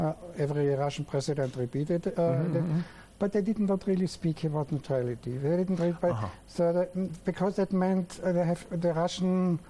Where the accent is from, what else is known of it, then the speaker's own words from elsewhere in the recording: Vienna, Austria; So one is because I'm coming from Vienna.